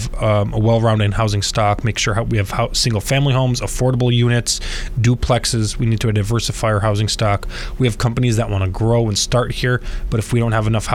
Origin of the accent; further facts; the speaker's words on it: Sheboygan, Wisconsin, United States; You know, Sheboygan's my hometown. I was born and raised here, served on the city council